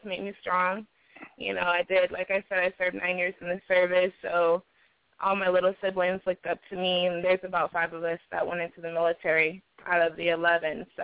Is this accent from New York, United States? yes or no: no; California, United States; also born or lived in St. Louis; But yeah, I was born in St. Louis, and my parents moved to California when I was a little girl, so yeah, I go back and I visit quite often.